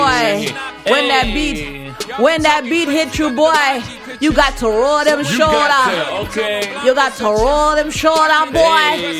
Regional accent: Seattle, Washington, United States; I am from Seattle, Washington.

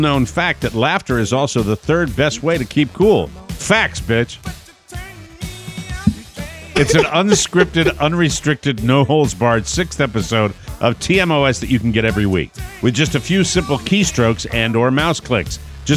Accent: Connecticut, United States; drove a bunch of the boys up to my home state of Connecticut

